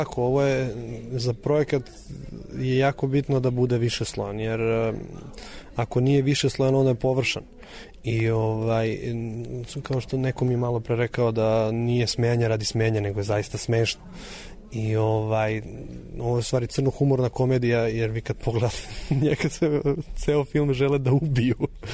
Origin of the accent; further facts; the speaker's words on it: Budva, Budva Municipality, Montenegro; also born or lived in Cetinje; ja sam iz Budve, ja ne govorim tako više, vučem na cetinski i budvanski, tu sam najviše vremena, najveći deo od života probao Cetinje i Budva